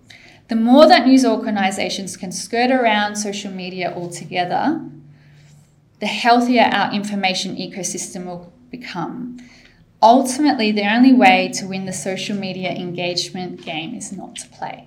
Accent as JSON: {"language": "English", "country": "Australia", "said": "So I have a bit of a issue with breaking into the Australian market, even though I'm Australian."}